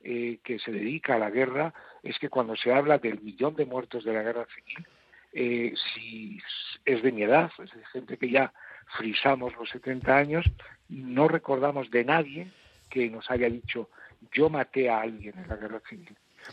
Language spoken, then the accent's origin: Spanish; León, Castile and León, Spain; now in Madrid, Spain; yo he sido de León, más que mi edad, yo he sido de León. No, soy todavía de León.